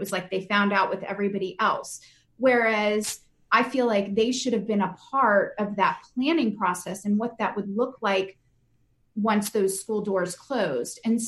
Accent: Texas, United States; kind of growing up in Texas and seeing the passion of the librarians there

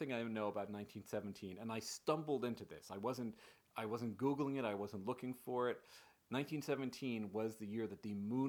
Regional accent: Ireland; but I'm Irish, and 1917 sticks out in my mind also.

